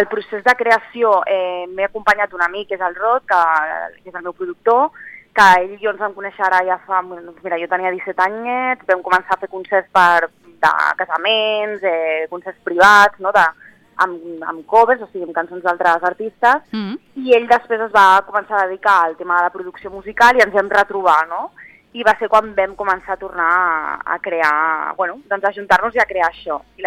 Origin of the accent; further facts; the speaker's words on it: Catalonia, Spain; first language ca; jo a casa la meva llengua materna és el català i amb el meu entorn també